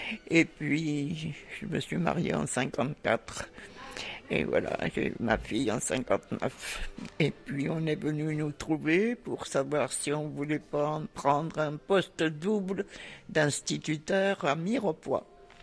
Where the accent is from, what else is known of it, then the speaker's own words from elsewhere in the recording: Paris, Île-de-France, France; Je suis parisienne, Paris 16e, et puis j'ai travaillé au ministère de l'air à Paris